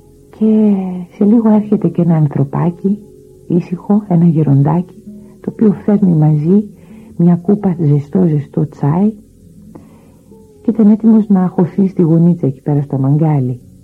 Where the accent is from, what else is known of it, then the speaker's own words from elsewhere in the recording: Greece; είμαι Ιουνάν, έτσι λέγονται οι Έλληνες στα αραβικά, Ιουνάν, που σημαίνει Ίωνας. Είμαι λοιπόν από την Ιωνία, αυτή είναι η Ελλάδα για τη Μέση Ανατολή.